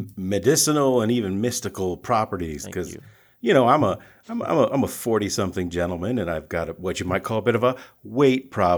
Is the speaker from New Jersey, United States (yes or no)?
no; Illinois, United States; now in Nashville, United States; I tell people I'm from Chicago, especially when I'm down there, I tell them I'm from Chicago, but I'm not really. I'm about 40 minutes dead west of downtown Chicago. Like, on a clear day, I can see the skyline.